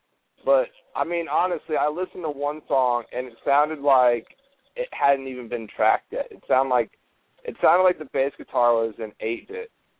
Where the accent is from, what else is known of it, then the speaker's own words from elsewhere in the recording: Kansas, United States; I'm from Kansas.